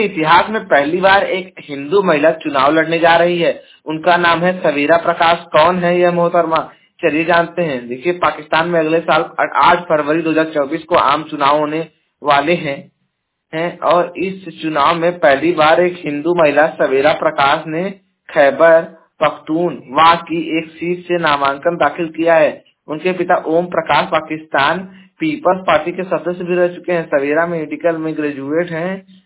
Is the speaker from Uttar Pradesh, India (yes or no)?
yes; Jaunpur, Uttar Pradesh, India; और मैं उत्तर प्रदेश के जौनपुर जिले का निवासी हूँ।